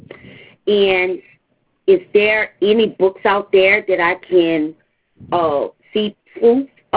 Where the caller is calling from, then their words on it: New Orleans, Louisiana, United States; I'm calling you from Louisiana. I'm calling you from New Orleans.